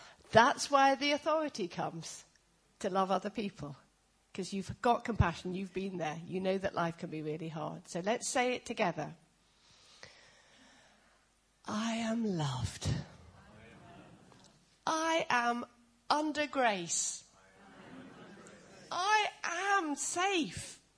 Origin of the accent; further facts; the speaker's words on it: Wales, United Kingdom; Boyo, I'm Welsh, and it almost came out like that.